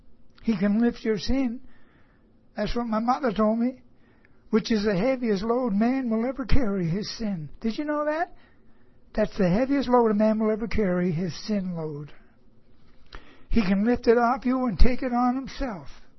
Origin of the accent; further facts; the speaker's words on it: Pictou, Nova Scotia, Canada; now in Ontario, Canada; my hometown, Pictou, Nova Scotia, Canada. Pictou, Nova Scotia, Canada. I don't live there anymore. I live in Ontario